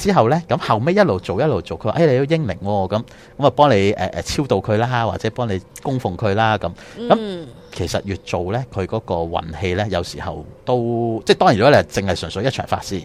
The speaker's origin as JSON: {"language": "Cantonese", "country": "China", "said": "因为我是中国人啊嘛，以前睇咁多咩恐怖片，我哋就叫养鬼仔啫。"}